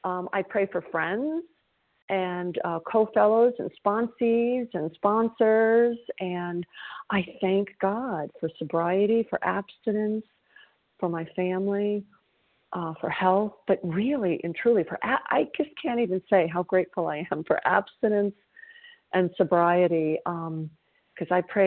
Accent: Toronto, Ontario, Canada

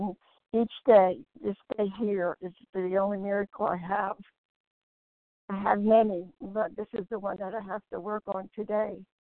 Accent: Pennsylvania, United States; I'm from Pennsylvania.

